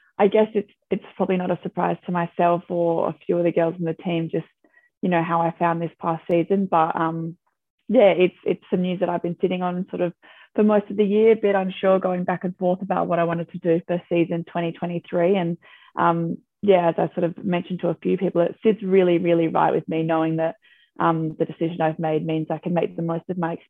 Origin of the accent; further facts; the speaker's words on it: Australia; I wasn't Scottish.